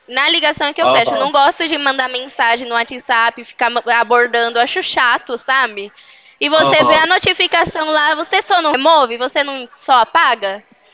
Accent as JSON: {"language": "Portuguese", "town": "Americana", "region": "São Paulo", "country": "Brazil", "said": "Eu sou aqui de São Paulo, no interior de Americana."}